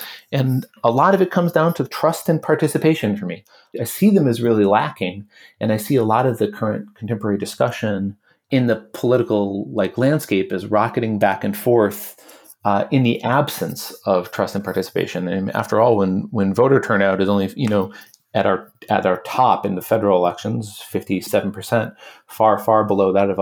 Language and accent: English; Milwaukee, Wisconsin, United States; I grew up in Milwaukee, Wisconsin. I was a child of two public educators who cared a lot about the public education system.